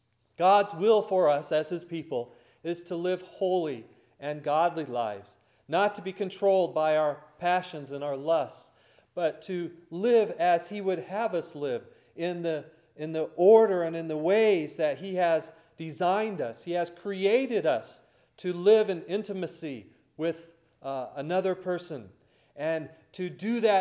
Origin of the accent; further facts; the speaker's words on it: Washington, United States; also born or lived in Denver, United States; I guess I should root for the Seattle Seahawks because they're from my home state of Washington, but who knows? We lived in Denver for a while also